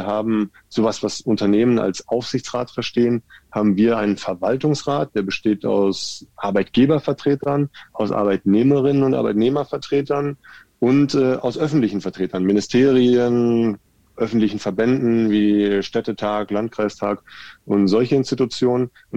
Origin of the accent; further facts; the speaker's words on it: North Rhine-Westphalia, Germany; now in Nuremberg, Germany; und bin Familienvater von 2 Jungs und wohne mittlerweile seit über 10 Jahren in Nürnberg. Groß geworden im Sauerland, studiert überwiegend im Ruhrpott. Und mittlerweile hier gut angekommen in Nürnberg und freue mich hier mittlerweile zugereister Franke zu sein.